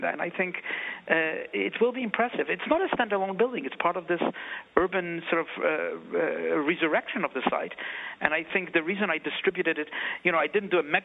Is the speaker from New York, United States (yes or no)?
yes; New York, United States; Well, you know, I'm a New Yorker, and you know, my father worked right around the site.